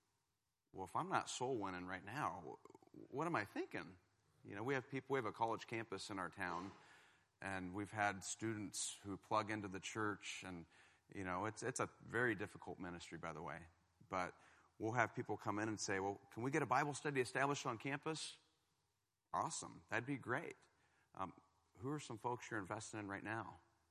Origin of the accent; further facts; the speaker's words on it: Kansas City, United States; moved away; We've been in Monmouth. We're originally from Kansas City.